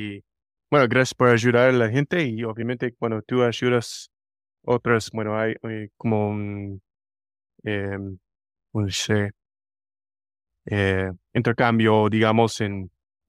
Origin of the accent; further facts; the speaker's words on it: United States; Spanish is a second language; yo soy puro yanqui, gringo, americano, como sea